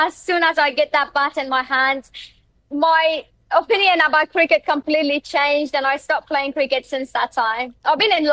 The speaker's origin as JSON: {"language": "English", "region": "Herat", "country": "Afghanistan", "second_language": "English", "moved": "as an adult", "said": "I'm from Herat, which is western part of Afghanistan."}